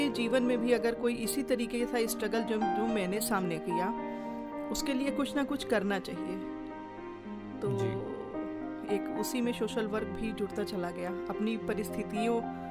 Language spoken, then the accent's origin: Hindi; Gonda, Uttar Pradesh, India; और मैं इसी गोंडा शहर की रहने वाली हूँ